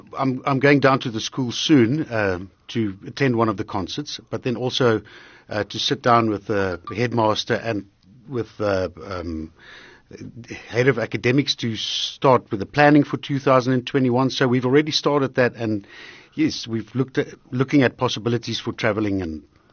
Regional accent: Heidelberg, Gauteng, South Africa; English is a second language; also born or lived in Drakensberg; That's where I come from. That's where I grew up. Partly grew up in the Drakensberg, but most of the time, Heidelberg, that's my hometown.

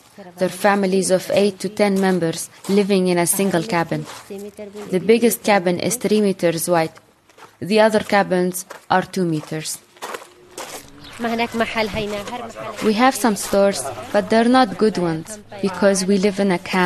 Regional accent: Sinjar, Nineveh, Iraq; I'm from Sinjar. I'm 37 years old. In Sinjar, my mother was sick. I was young.

